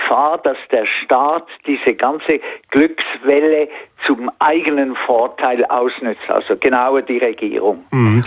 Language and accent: German; Switzerland; das ist ganz erfreulich für mich als Schweizer, kommt die Schweiz